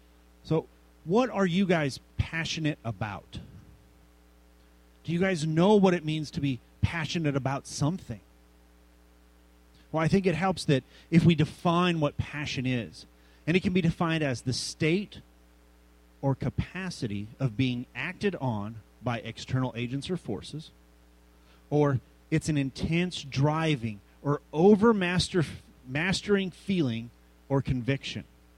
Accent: Colorado, United States; I'm from Colorado. I'm a huge Denver Broncos fan.

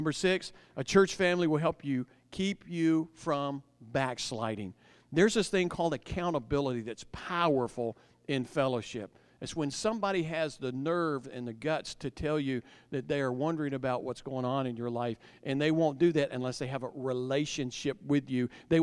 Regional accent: the South, United States; Hey, I grew up in the South.

